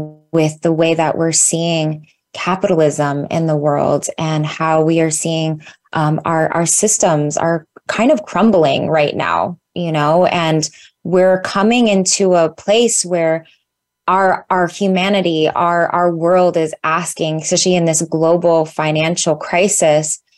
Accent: Singapore; born there; I was born in Singapore. My mother is Indonesian Malaysian, and my father is a mixed Caucasian. And I was actually raised Muslim.

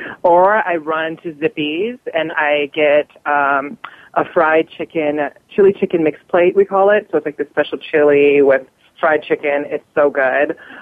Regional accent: Hawaii, United States; now in New York, United States; then you were kind of outsiders in terms of growing up in Hawaii. And so that was the biggest difference for me. And then like when I came to New York, it was like the centering around whiteness

